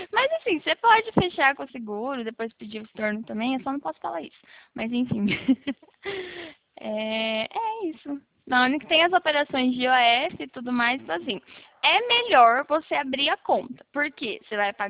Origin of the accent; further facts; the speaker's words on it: Bauru, São Paulo, Brazil; Eu sou aqui de Bauru